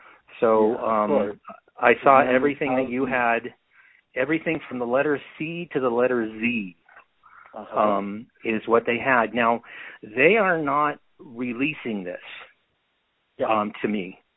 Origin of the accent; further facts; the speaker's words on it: California, United States; I got to say that I'm from California.